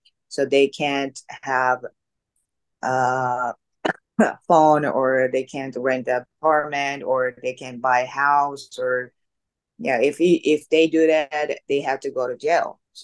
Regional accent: Nara, Japan; Yeah, from Nara.

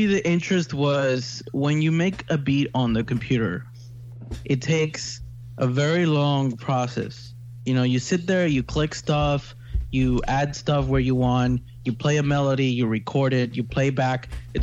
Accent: Long Island, New York, United States; I'm actually from Long Island, New York.

